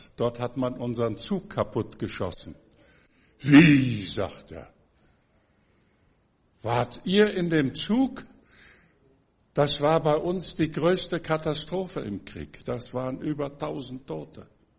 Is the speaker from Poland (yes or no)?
yes; Poland; now in Germany; Wir sind ja von Polen rüber gemacht. Wir haben nicht so das Deutsch gesprochen, wie man hier im Rheinland tut.